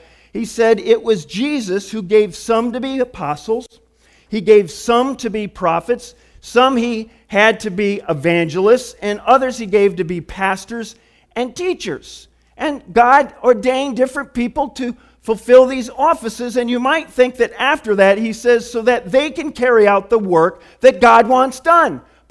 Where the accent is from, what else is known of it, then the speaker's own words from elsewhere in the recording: Michigan, United States; now in New York, United States; growing up in Michigan, I never would have envisioned living in New York, let alone being a pastor in New York.